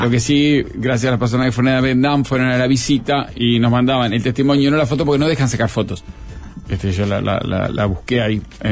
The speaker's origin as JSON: {"language": "Spanish", "country": "Argentina", "moved": "as an adult", "lives_now": "Uruguay", "said": "Soy argentina, hace 2 años que vivo en Uruguay y sigo sin poder asimilar el costo de vida."}